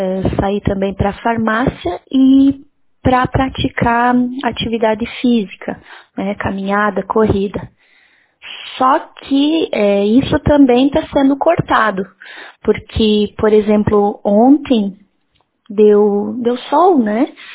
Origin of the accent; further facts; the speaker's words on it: Ibicaré, Santa Catarina, Brazil; moved away as an adult; now in Florence, Italy; eu sou de Ibicaré, no meio oeste de Santa Catarina, né? Eu trabalhei durante anos na UNOEF, aqui em Joaçaba, e fui para Florianópolis cursar o doutorado em educação